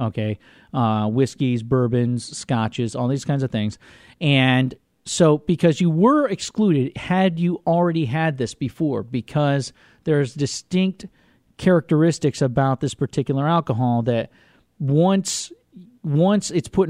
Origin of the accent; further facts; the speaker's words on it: Vermont, United States; I'm going to be honest with you. I grew up in Vermont.